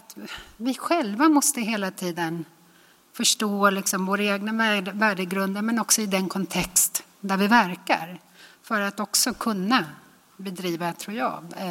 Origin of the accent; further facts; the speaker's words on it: Sweden; Alltså som svensk kan jag känna att man på något sätt... Vi är så otroligt normaliserande i det här landet